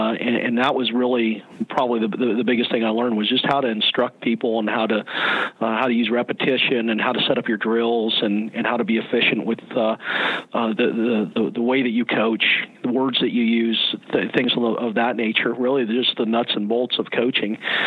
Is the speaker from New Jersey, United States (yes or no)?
no; Cañon City, Colorado, United States; And I grew up in Canyon City, Colorado, a little town about 2 hours south of Denver, and you know, small school